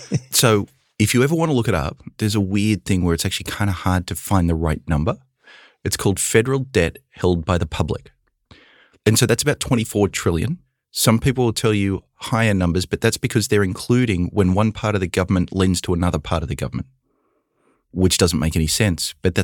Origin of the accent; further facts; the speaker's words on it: Australia; I grew up in Australia with very little student debt because the government paid for most of my education.